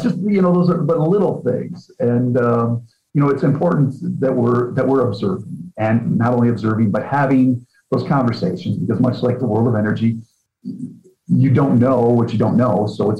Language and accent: English; Midwest, United States; since I'm from the Midwest, right?